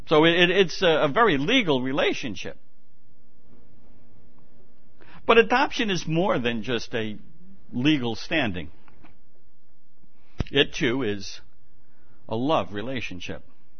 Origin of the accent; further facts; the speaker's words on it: United States; this is, of course, the 4th of July weekend, and a time when we celebrate being American.